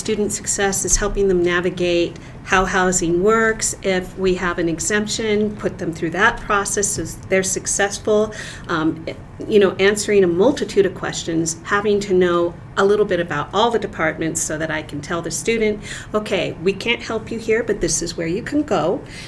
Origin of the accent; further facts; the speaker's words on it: California, United States; I'm sorry, I'm from California.